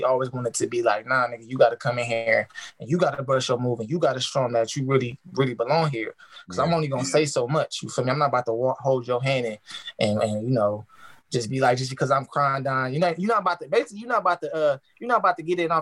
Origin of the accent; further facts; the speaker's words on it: California, United States; growing up in South Central, you know, I just always try my best to stay out the way.